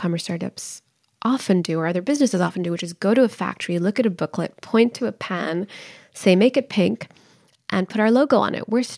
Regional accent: Pakistan; I can tell you as a Pakistani immigrant, how much that means to communities like my own who have simply not seen our traditions acknowledged

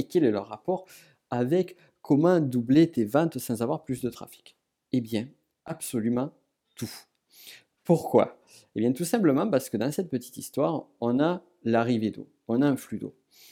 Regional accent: South-West France, France; accent: south-west France, Pyrenees; avec mon accent qui vient du sud-ouest de la France, plutôt particulièrement des Pyrénées

